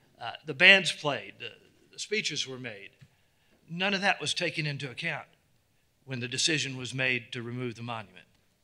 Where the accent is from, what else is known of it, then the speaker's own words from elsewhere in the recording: Cape Girardeau, Missouri, United States; that I'm from Cape Girardeau, Missouri.